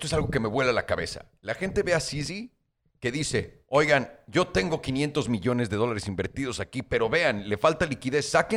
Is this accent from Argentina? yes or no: no; Mexico; obviamente fue fraude porque soy mexicano.